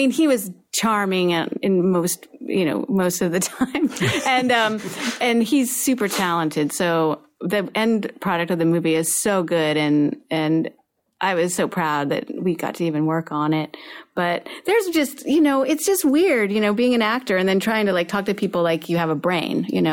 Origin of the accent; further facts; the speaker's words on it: Oklahoma, United States; I mean, I was like from Oklahoma. I mean, we just didn't see like a lot of scary things.